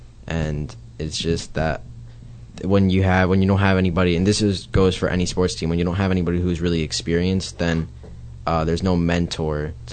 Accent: Atlanta, Georgia, United States; I'm from Atlanta, so that's my team. It's my hometown.

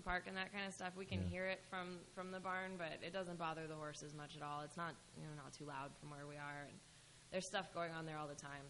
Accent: St. Louis, Missouri, United States; now in New Jersey, United States

